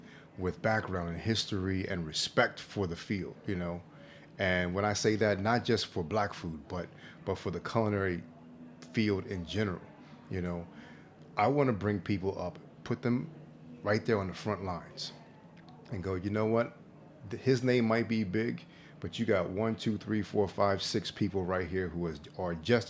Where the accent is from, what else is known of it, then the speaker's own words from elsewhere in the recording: Philadelphia, Pennsylvania, United States; You know, like me and Omar are cool, and we're both from Philly